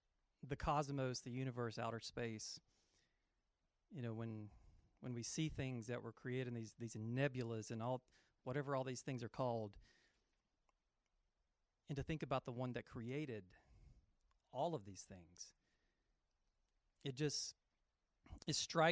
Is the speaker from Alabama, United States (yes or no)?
yes; Birmingham, Alabama, United States; lives back in Birmingham, my hometown.